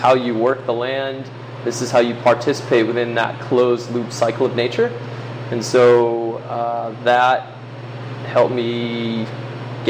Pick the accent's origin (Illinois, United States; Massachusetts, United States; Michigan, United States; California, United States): Massachusetts, United States; Boston; moved away as an adult; also born or lived in Seattle; now in Portland, United States; I grew up in Boston until I was 18, went to school in Seattle, and then moved here afterwards. So I've been here 9 years now, I think.